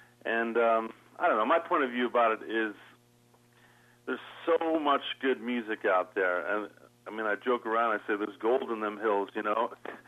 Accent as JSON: {"language": "English", "town": "Chicago", "region": "Illinois", "country": "United States", "said": "I wanted to bring it all back home because I'm from Chicago and spent a lot of time in the Midwest"}